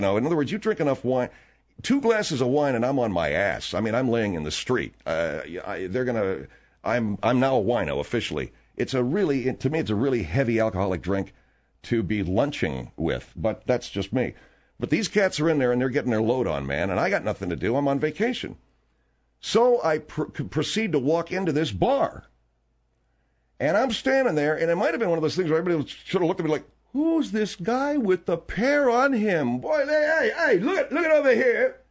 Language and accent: English; United States; They marked me as an American right off the bat without even hearing my accent. They knew I was a Yank.